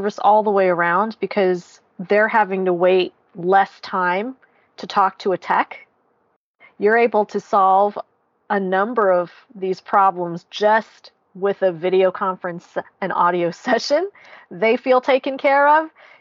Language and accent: English; California, United States; I'm from California. California is a very large place, very spread out place.